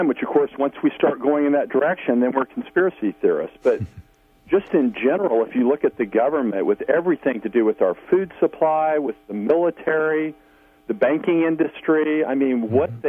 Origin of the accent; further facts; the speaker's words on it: Missouri, United States; from Missouri.